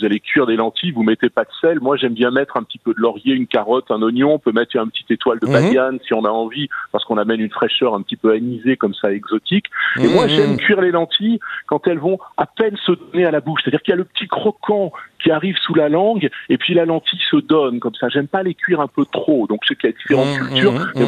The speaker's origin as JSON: {"language": "French", "town": "Rouen", "region": "Normandy", "country": "France", "tie": "born there", "said": "Vous savez, je suis né à Rouen."}